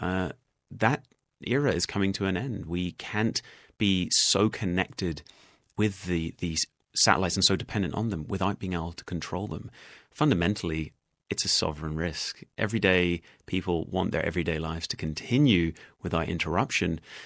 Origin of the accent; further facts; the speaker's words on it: Northern Ireland, United Kingdom; So I was growing up in Northern Ireland, a place that doesn't have a lot of, well, anything.